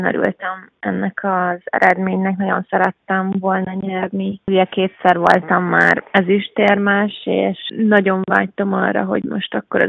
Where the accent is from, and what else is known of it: Hungary